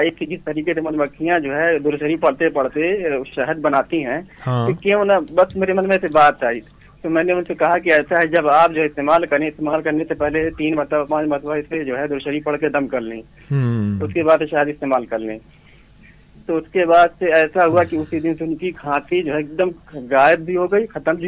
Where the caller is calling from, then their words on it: Sant Kabir Nagar, Uttar Pradesh, India; میں کبیر نگر سے بول رہا ہوں.